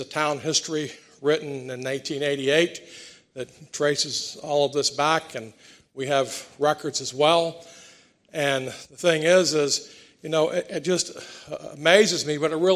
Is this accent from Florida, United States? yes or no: yes; Orlando, Florida, United States; accent: slight southern; I grew up in Orlando, Florida, if you can't tell. I have a slight southern accent.